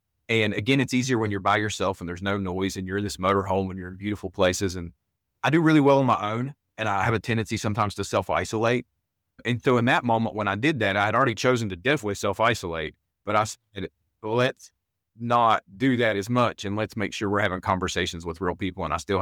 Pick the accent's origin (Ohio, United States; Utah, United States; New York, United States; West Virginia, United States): West Virginia, United States; We're from a place that's poor. We're from Southern West Virginia in the coal fields. There's not a lot of industry down there.